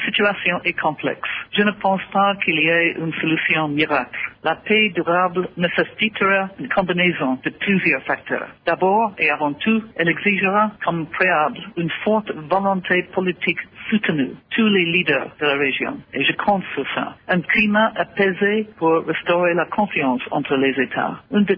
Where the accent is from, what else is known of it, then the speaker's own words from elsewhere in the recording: Ireland; French is a second language; je suis originaire d'un pays, de l'Irlande, qui a connu un conflit violent pendant longtemps.